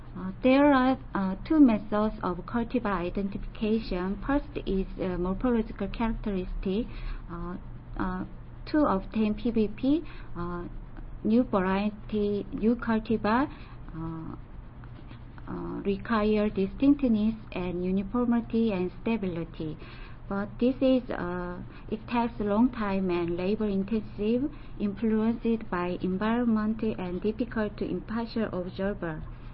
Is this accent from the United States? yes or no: no; South Korea; I'm from Korea.